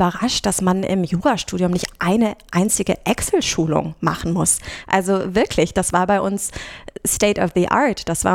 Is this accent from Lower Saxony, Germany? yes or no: no; North Rhine-Westphalia, Germany; Meine Heimat ist auch in Nordrhein-Westfalen, und anderthalb Stunden entfernt von der Heimat klang nach einer guten Distanz.